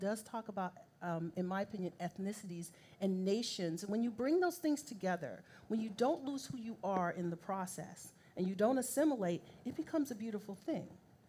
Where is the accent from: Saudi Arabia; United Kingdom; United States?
United States; Daly City, California; We were one of the first black families in Daly City, California, born and raised in California.